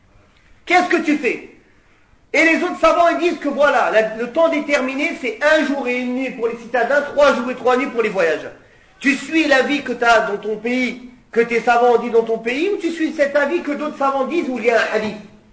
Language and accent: French; Comoros; Moi, je suis Shafi'i. Je viens des Comores, des îles Comores. Ils sont Shafi'i aux îles Comores.